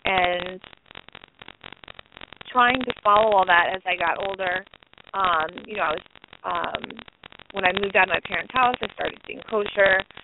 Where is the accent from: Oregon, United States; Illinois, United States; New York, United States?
New York, United States; Well, being Jewish, I was born and raised in New York and born and raised as a Reformed Jew.